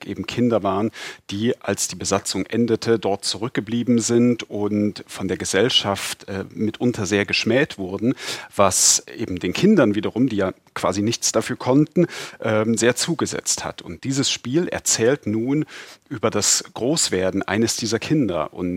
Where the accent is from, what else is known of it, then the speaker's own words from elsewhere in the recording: East Germany, Germany; Zumal ich als Kind in der DDR geboren bin, dann im geeinten Deutschland sozialisiert wurde.